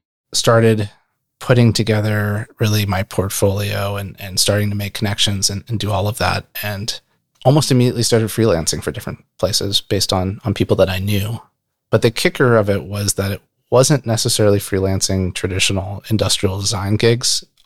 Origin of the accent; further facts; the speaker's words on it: South Bend, Indiana, United States; Which was funny for me because I grew up in South Bend.